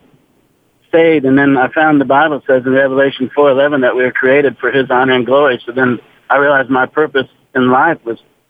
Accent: Wichita, Kansas, United States; It was a question as a young person in which I grew up in Wichita, Kansas, and then went in the Air Force and got stationed overseas

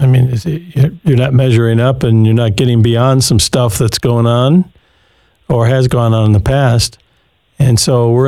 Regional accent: Michigan, United States; And I grew up in Western Michigan on Lake Michigan, so we had a lot of snow, tons of it.

